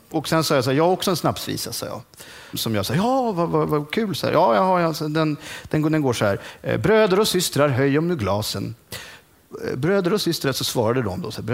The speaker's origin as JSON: {"language": "Swedish", "town": "Lidingö", "region": "Stockholm County", "country": "Sweden", "said": "Jag kommer från Lidingö, från de sämre delarna av Lidingö."}